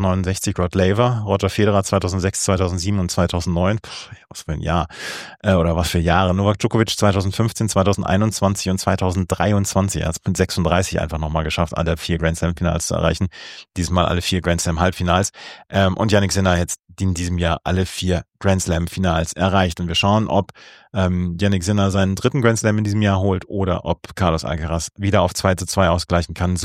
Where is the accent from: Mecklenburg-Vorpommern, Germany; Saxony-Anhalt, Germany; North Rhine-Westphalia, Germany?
North Rhine-Westphalia, Germany; Bielefeld; Ich komme aus Bielefeld.